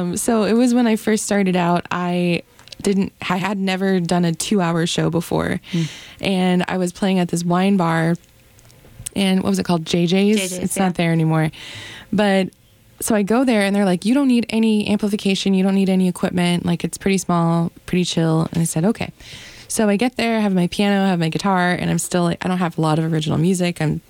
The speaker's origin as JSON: {"language": "English", "region": "Arizona", "country": "United States", "lives_now": "Minneapolis, United States", "said": "Yeah, actually, I am from Arizona. I'm from the Navajo Nation, and my dad's side of the family lives out here."}